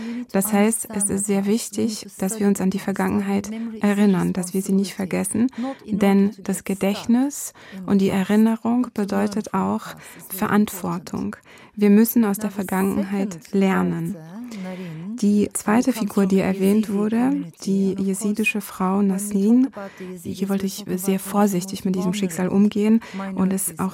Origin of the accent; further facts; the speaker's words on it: Turkey; Ich komme aus der Türkei und ich habe voll das Gefühl, dass die Geschichte, die uns beigebracht wird, eine Art Amnesie weitergibt